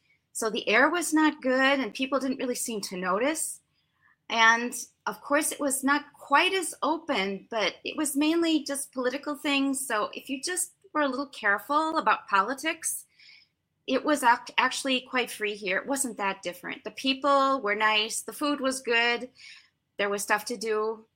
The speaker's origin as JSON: {"language": "English", "region": "Minnesota", "country": "United States", "tie": "born or raised there", "said": "Well, when I was growing up in Minnesota, my father taught me German at home, and we also learned it at school"}